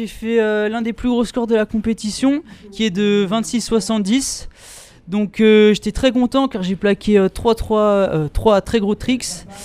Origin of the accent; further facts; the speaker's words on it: Pays de la Loire, France; j'ai 16 ans et je viens de Loire-Atlantique.